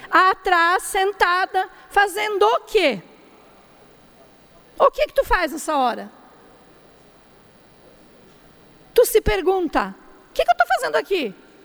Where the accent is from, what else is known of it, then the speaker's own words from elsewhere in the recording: Chapecó, Santa Catarina, Brazil; como eu sou de Chapecó, a deputada mais votada por 3 vezes, nasci em Chapecó